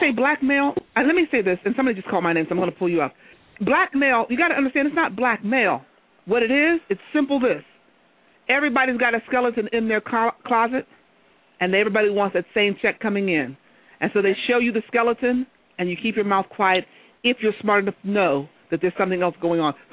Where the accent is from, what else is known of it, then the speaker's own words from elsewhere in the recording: Youngstown, Ohio, United States; You got to realize we're from Youngstown. You know, people have been getting manila folders for a long time around here.